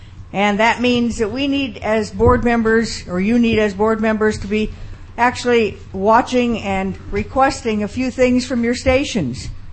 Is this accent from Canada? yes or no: no; Chicago, Illinois, United States; I grew up in Chicago